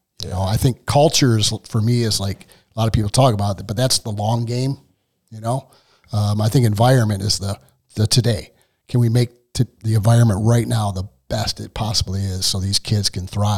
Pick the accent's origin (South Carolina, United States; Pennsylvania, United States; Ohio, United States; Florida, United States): Ohio, United States; Elyria; We grew up together in Elyria.